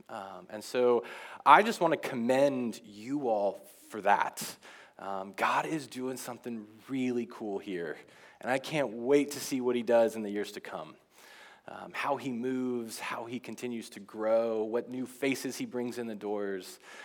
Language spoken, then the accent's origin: English; Oklahoma, United States; moved away as an adult; now in Vancouver, Canada; I am a pastor from the States. I originally grew up in Oklahoma, but I've been living in Vancouver the last year and a half, finishing a seminary degree.